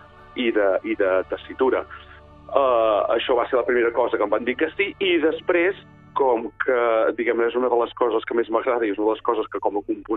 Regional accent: Manlleu, Catalonia, Spain; jo soc del barri de Gràcia, de Manlleu

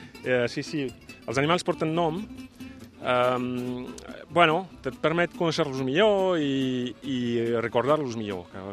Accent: Occitania, France; Soc del Tarn, d'Occitània, sí, a prop entre Toulouse i Carcassonne.

